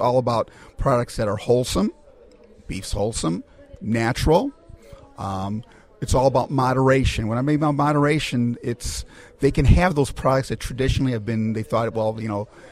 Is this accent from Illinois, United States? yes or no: yes; Chicago, Illinois, United States; You know, I'm from Chicago, and we talk about the slider, which is the White Castle hamburger, a small burger.